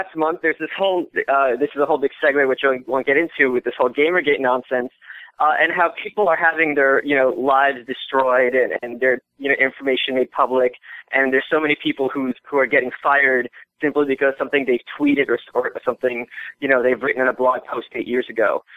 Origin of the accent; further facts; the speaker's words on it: New York, United States; And growing up in New York, you know, espousing these kind of, they would certainly not be libertarian, espousing these conservative views is really a great way to be obnoxious and to be a punk.